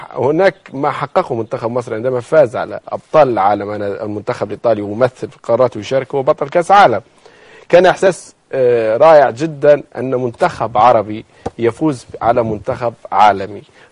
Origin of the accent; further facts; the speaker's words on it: Libya; أنا ليبي، ليبي.